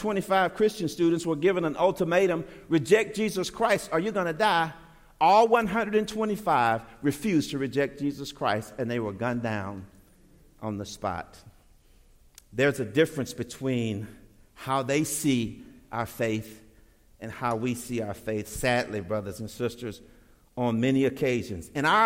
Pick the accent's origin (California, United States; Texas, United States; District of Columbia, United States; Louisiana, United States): Louisiana, United States; Shreveport; When I was growing up in Shreveport, Louisiana, at the Galilee Baptist Church, we used to sing this beautiful song